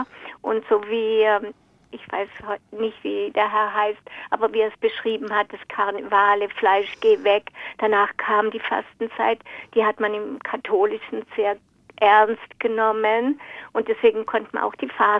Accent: Baden-Württemberg, Germany; also born or lived in Vienna; Also wir kommen eigentlich aus Wien und ich bin aber im Oberschwäbischen aufgewachsen.

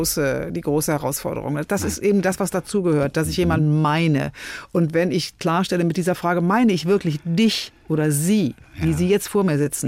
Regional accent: North Rhine-Westphalia, Germany; Ich bin auch Rheinländerin.

